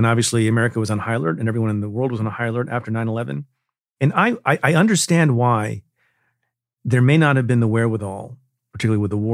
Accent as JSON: {"language": "English", "region": "New York", "country": "United States", "said": "as an American, as a New Yorker"}